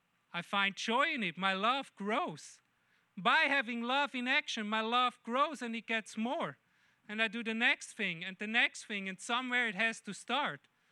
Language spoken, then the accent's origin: English; Switzerland; now in United States; Especially here in America, when we come from Switzerland